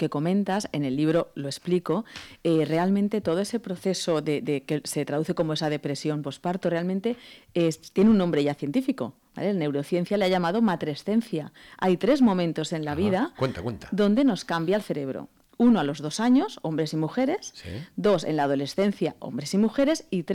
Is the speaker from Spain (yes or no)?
yes; Moncada, Valencian Community, Spain; now in Catarroja, Spain; yo no soy de Catarroja, yo llevo 20 años allí, pero siento Catarroja como si... Yo soy de Moncada.